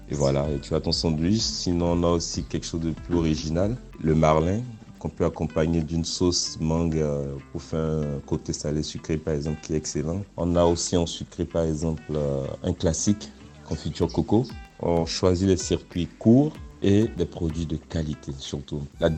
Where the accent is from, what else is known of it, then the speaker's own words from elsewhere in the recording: Benin; moved away as an adult; now in France; moi je suis béninois, je suis d'origine béninoise. J'ai quitté l'Afrique très jeune, je suis venu en France pour mes études supérieures.